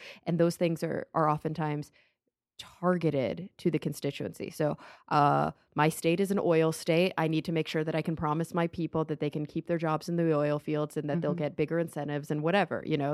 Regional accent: Texas, United States; If I didn't have it, I might be a little bit more close-minded than, especially growing up in Texas. Gosh, what if I had never left Texas?

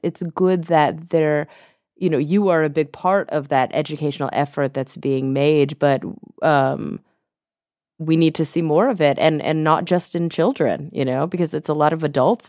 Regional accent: Texas, United States; moved away; I was born and raised in Texas. Growing up, there was no regard.

